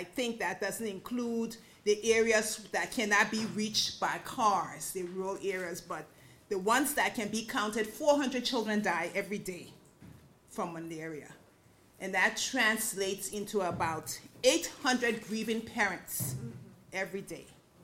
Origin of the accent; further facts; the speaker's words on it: Liberia; I grew up in Liberia. In fact, I graduated from the University of Liberia